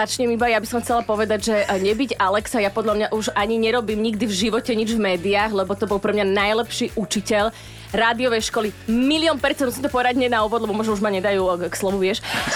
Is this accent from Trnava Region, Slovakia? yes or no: no; Čajkov, Nitra Region, Slovakia; Ja som z Čajkova, to je okres Levice.